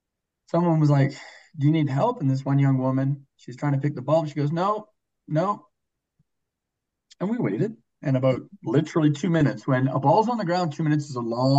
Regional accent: Victoria, British Columbia, Canada; Actually, I didn't know you were from Victoria. I grew up in Victoria.

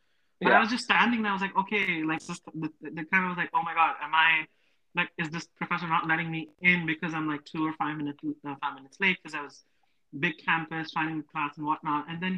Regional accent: Madhya Pradesh, India; I'm originally from India, also coming from a relatively small or medium city in Madhya Pradesh.

